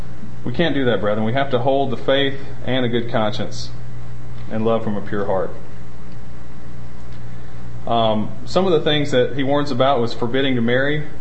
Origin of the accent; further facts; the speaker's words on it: Alabama, United States; I was raised in the Bible Belt of Alabama